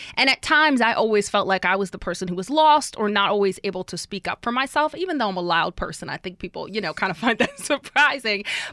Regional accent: New Orleans, Louisiana, United States; it's amazing to be working in New Orleans on TV in my hometown.

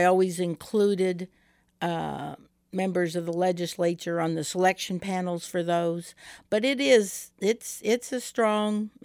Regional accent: Parkville, Missouri, United States; Well, first of all, I grew up in Parkville, Missouri. And so it was a pretty white world.

